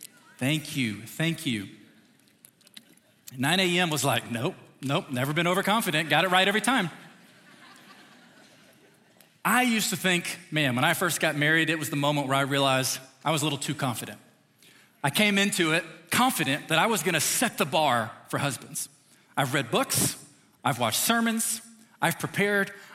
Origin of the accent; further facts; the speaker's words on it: Noblesville, Indiana, United States; So I'm from Noblesville, as I've said, and in Noblesville, we interact a little bit. It's a little bit smaller